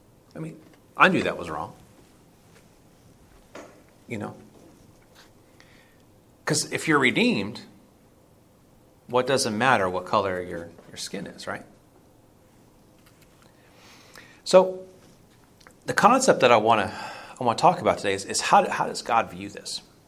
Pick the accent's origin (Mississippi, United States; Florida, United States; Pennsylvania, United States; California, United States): Florida, United States; Cocoa; where I grew up in Cocoa, Florida, my high school was probably 60-40 white-black.